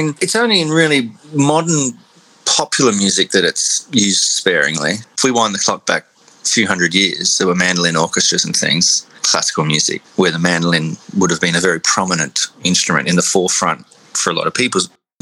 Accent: Australia; locked out of my home country. That didn't feel good. And then, of course, I hadn't seen my folks and my family for it ended up being about 6 years by the time we hit Australia this time.

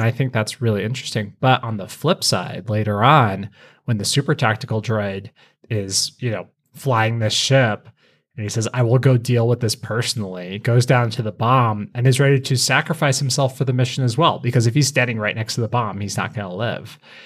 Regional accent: Colorado, United States; which is closer to home for me because I grew up in Colorado

